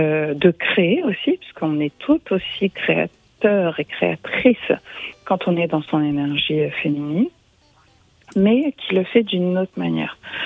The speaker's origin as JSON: {"language": "French", "town": "Paris", "region": "Île-de-France", "country": "France", "tie": "born or raised there", "said": "moi je suis née, j'ai grandi à Paris, même si je suis d'origine africaine"}